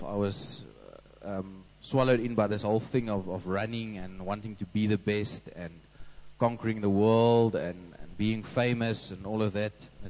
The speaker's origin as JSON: {"language": "English", "town": "Windhoek", "region": "Khomas", "country": "Namibia", "tie": "born or raised there", "said": "Then my parents moved to Namibia, into Windhoek. So I grew up in Namibia"}